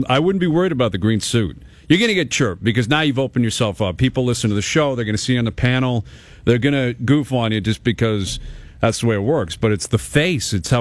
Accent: Canada; As a Canadian sports fan, are you supposed to support the other Canadian teams who are left in the playoffs?

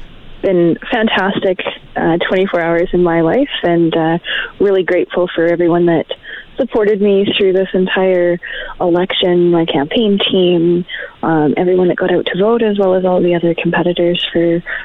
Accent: Fort McMurray, Alberta, Canada; You know what? I grew up here in Fort McMurray, as you know.

